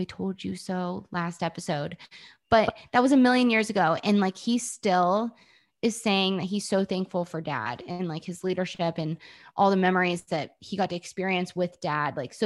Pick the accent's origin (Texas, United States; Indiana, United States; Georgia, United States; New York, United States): Georgia, United States; Atlanta; I'm from Atlanta.